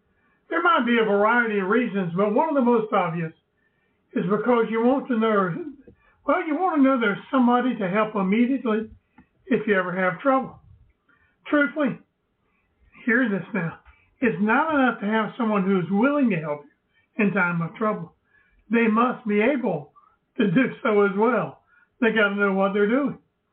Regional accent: the South, United States; accent: Southern; Sometimes they don't understand my Southern accent. Sometimes I don't understand their accent either.

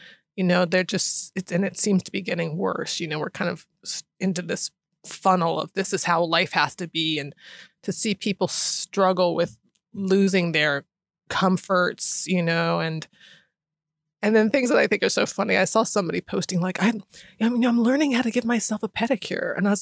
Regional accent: Washington, District of Columbia, United States; I grew up in Washington, D.C., and I went to school on Wisconsin Avenue

